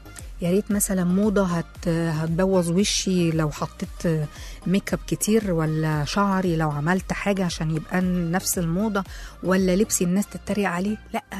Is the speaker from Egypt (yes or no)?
yes; Egypt; نعم احنا مصريين